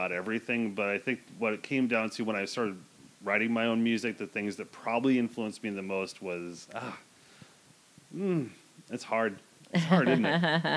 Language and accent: English; San Diego, California, United States; Yeah, I grew up in Middletown over near Little Italy and went to high school in Point Loma.